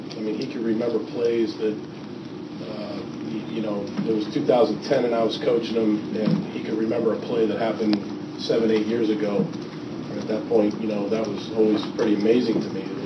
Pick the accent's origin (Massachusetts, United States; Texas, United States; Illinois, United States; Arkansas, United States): Massachusetts, United States; born or raised there; also born or lived in Dorchester